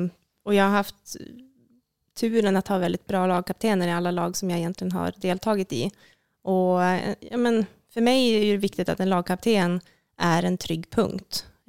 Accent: Umeå, Västerbotten County, Sweden; även om jag egentligen trots min uppväxt i Umeå

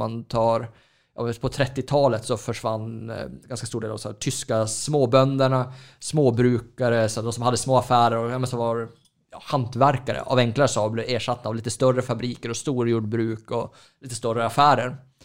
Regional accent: Norrland, Sweden; accent: Norrland dialect; Men jag kan tänka mig också att min norrländska kanske inte är så förståelig för alla heller.

